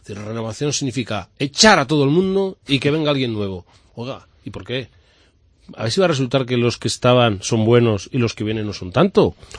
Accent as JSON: {"language": "Spanish", "town": "Zamora", "region": "Castile and León", "country": "Spain", "said": "Yo siempre he defendido a mi tierra. Y eso es lo que voy a hacer, defender a mi tierra, defender a Zamora, en un proyecto nacional que se llama España."}